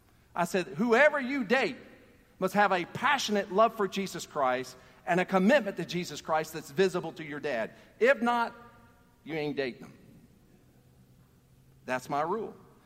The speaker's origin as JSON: {"language": "English", "region": "the South", "country": "United States", "tie": "born or raised there", "said": "I grew up in the South, and when an older person walked in the door or walked in the room, we kids were supposed to stand."}